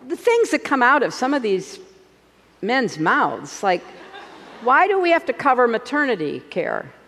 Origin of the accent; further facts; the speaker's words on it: United States; As a person, I'm okay. As an American, I'm pretty worried.